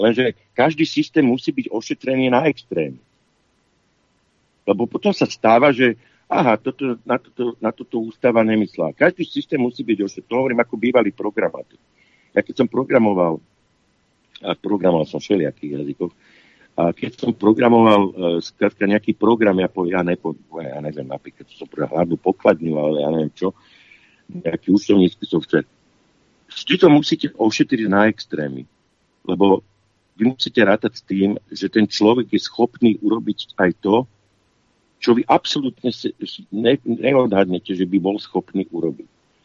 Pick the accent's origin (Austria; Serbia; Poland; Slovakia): Slovakia; Bratislava, Bratislava Region; Ja som Bratislavčan, však to viete všetci.